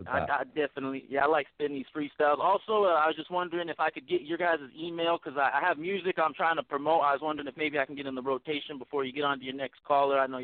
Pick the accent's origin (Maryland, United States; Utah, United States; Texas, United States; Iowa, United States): Utah, United States; since I'm from Utah in the state that I'm in, you know, I wanted to help out my community